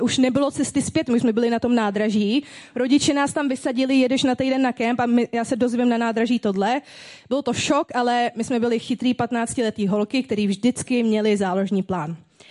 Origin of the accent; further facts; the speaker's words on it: Ústí nad Labem, Ústí nad Labem Region, Czechia; já jsem vyrostla v Ústí nad Labem, žiju tady celý život, vyrostla jsem v nevěřící rodině